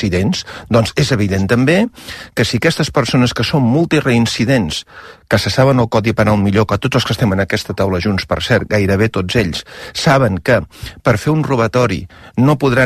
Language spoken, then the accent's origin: Catalan; Mataró, Catalonia, Spain; jo sóc de Mataró.